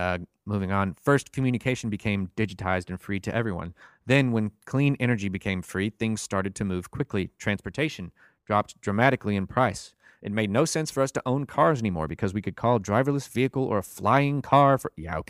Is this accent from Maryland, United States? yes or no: no; Dallas, Texas, United States; I come from Dallas. We thrive on congestion and traffic jams, all right?